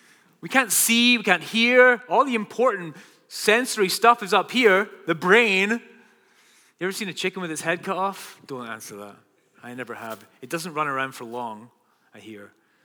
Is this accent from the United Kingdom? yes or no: no; Northwest, United States; Starting with, I'm from the Northwest. Hug a tree today.